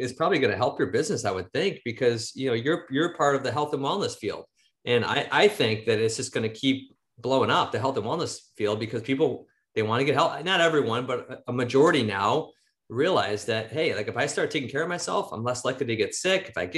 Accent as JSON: {"language": "English", "town": "Buffalo", "region": "New York", "country": "United States", "tie": "born or raised there", "said": "And then my grandfather moved to Buffalo. So I was born and raised in Buffalo, but farming is in my DNA."}